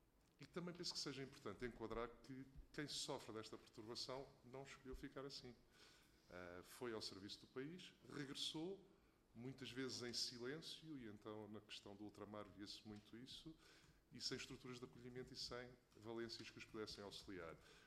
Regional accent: Portugal; também somos portugueses

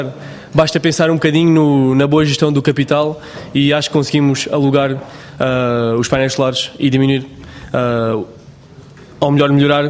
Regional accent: Elvas, Portalegre, Portugal; e eu sou de Elvas, somos do Círculo Eleitoral de Porto Alegre, somos do interior

